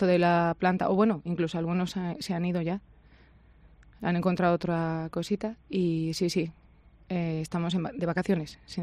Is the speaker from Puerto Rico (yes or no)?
no; Valladolid, Castile and León, Spain; que todos los que somos de Valladolid sabemos lo que supone ir allí